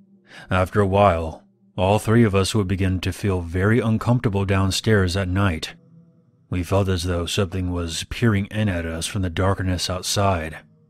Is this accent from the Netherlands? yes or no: yes; Netherlands; I'm 19. I'm from the Netherlands, and I study law.